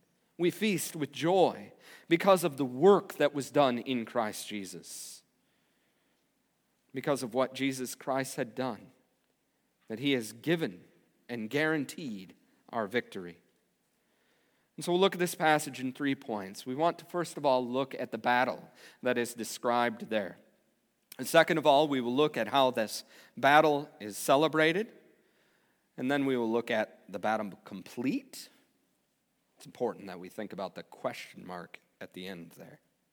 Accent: United States; As an American, we take the 4th of July off, where the Declaration of Independence was signed, and therefore the U.S. was established.

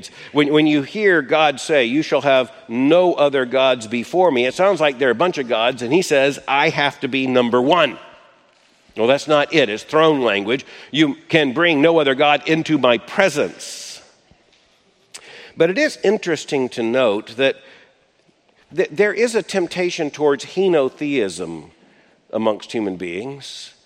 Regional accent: the South, United States; As a Southern Baptist kid growing up in the South, which knows few diphthongs, it was Baal.

